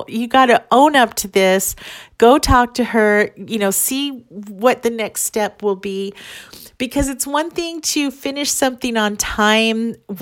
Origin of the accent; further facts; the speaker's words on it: Phoenix, Arizona, United States; And it's held in Phoenix every year, which makes me really happy because that is my hometown.